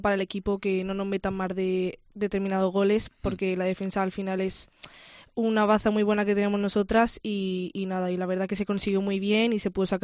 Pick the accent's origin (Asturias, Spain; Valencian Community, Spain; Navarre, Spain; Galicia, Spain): Valencian Community, Spain; Alicante; now in Zaragoza, Spain; No, soy de Alicante.